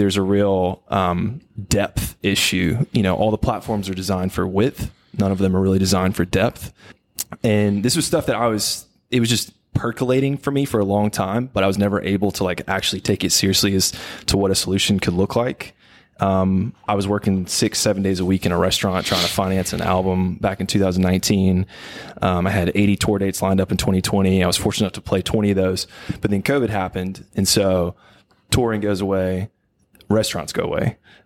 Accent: Brandon, Mississippi, United States; So I'm from Brandon, Mississippi, so about 20 minutes from here. I was born here. I'm first generation Mississippian

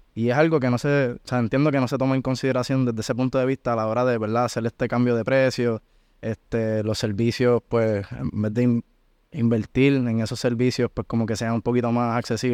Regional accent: Toa Alta, Puerto Rico; Yo soy de Toalta, eso significa que me tengo que ir a las 1 de la mañana a estar levantándome y de camino para acá.

